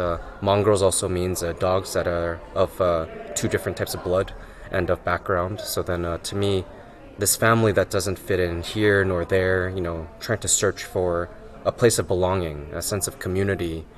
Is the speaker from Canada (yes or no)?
yes; Canada; growing up in Canada, I found that with the rise of YouTube